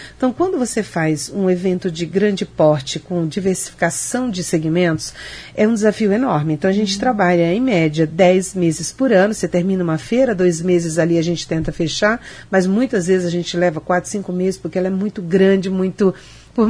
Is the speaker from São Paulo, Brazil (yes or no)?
no; Ceará, Brazil; now in Maringá, Brazil; Eu vim do Ceará, vim para conhecer, quando cheguei aqui já tinha ensino médio